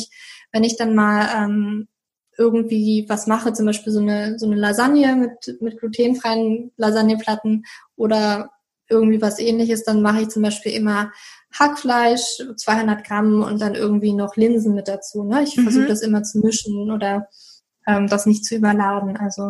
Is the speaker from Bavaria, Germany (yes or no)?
no; Berlin, Germany; Aber ich bin doch schon immer relativ viel auch in Berlin gewesen, da wo ich herkomme und habe Familie und Freunde besucht